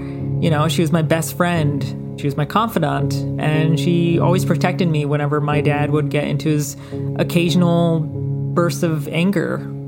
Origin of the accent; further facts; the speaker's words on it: India; moved away; these were the same colored rope that we used to tie our luggage together when we came over from India.